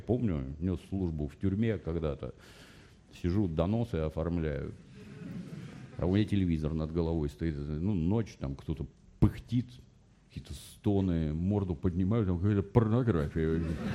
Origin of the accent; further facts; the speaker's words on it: Ukraine; born there; я же родился на Украине в военном городке